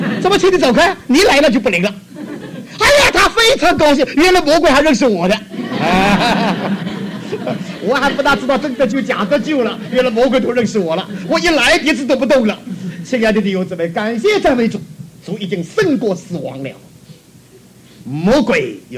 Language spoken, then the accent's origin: Chinese; Taiwan; 你我从台湾来就知道，我不知道香港的观点怎么样